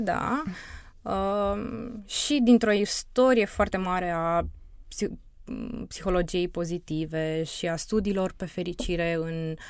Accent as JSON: {"language": "Romanian", "country": "Romania", "also_born_or_lived": "England", "moved": "as an adult", "said": "Din România, da. Apoi am plecat din România, am ajuns în Anglia la master."}